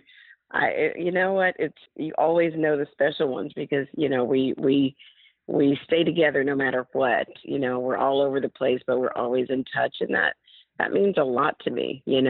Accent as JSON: {"language": "English", "town": "Montgomery", "region": "Alabama", "country": "United States", "said": "I am from Montgomery. I am."}